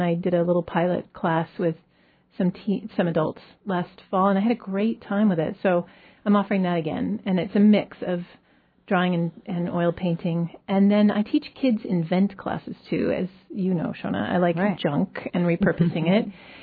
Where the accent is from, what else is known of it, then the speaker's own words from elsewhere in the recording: Oregon, United States; And so I grew up in Oregon.